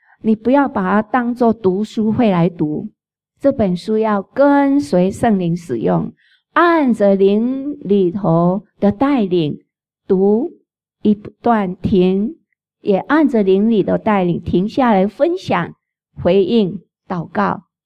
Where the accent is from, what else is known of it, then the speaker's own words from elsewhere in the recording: China; 我们中国人有一句话很传神哦，独乐乐不如与众乐乐